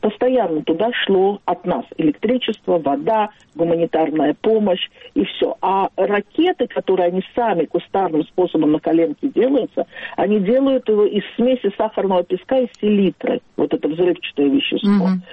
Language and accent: Russian; Baku, Azerbaijan; now in Israel; Я из Баку, да, я из Баку.